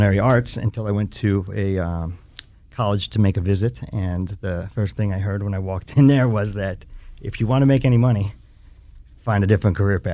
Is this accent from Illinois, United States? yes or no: yes; Naperville, Illinois, United States; now in Chicago, United States; So yeah, I grew up in Naperville, Illinois, which is a suburb about 28 miles outside of the city. So, like most people say, I'm from Chicago. So I'm actually from Naperville, but I've spent the last 20 years in the city, right downtown